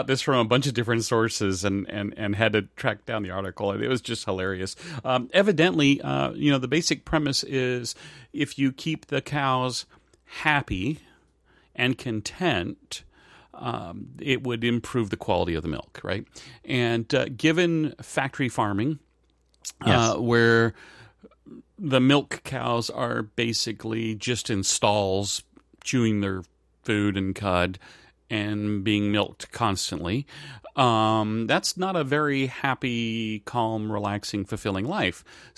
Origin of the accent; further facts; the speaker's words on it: Bavaria, Germany; growing up in Germany and spending a lot of time in Bavaria